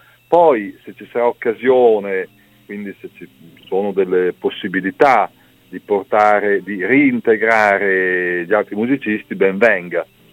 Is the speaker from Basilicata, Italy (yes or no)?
no; Emilia-Romagna, Italy; noi siamo Emiliano Romagnoli